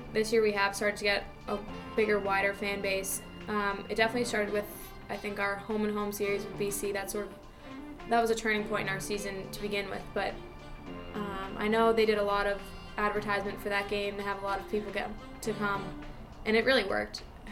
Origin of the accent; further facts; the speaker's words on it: Massachusetts, United States; So I know myself, I'm local. I'm from Massachusetts, so my family's always there.